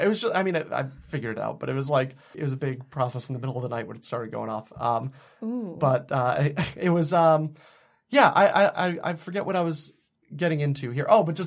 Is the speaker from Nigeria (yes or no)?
no; New Hampshire, United States; growing up in New Hampshire like I did, where it was, you know, my family was Episcopalian